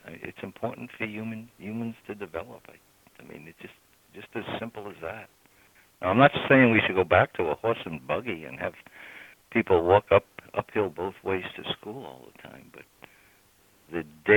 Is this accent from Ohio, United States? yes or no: no; New York City, New York, United States; we grew up in New York City, so we travel around the city, and I went to college in New York City.